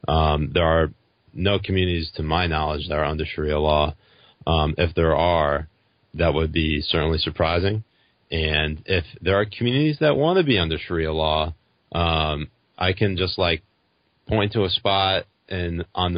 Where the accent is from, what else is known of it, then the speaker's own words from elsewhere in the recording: United States; I am a Muslim, I am an American.